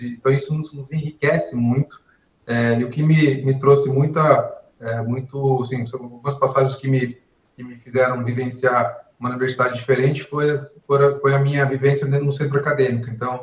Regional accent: Botucatu, São Paulo, Brazil; eu falo muito de Botucatu porque foi onde eu fui criado

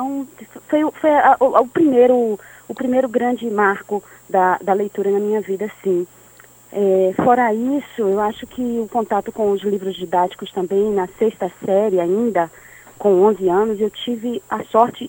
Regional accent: Ilhéus, Bahia, Brazil; eu fiz letras na UESC, na faculdade da minha terra, eu sou de Ilhéus

